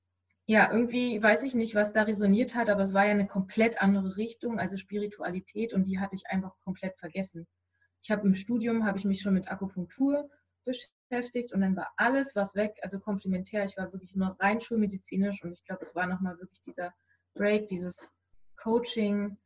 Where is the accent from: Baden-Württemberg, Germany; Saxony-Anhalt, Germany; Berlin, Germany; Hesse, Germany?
Berlin, Germany; also wir haben ein ganz tolles Gartenhaus am Rande von Berlin, beziehungsweise ist noch Berlin